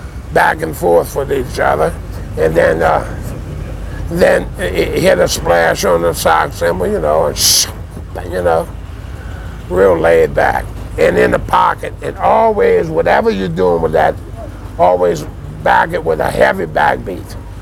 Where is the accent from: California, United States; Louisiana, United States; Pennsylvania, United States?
Louisiana, United States; New Orleans; growing up in New Orleans. Like, when we were all young, that's why I play the way I do. I play real New Orleans drums.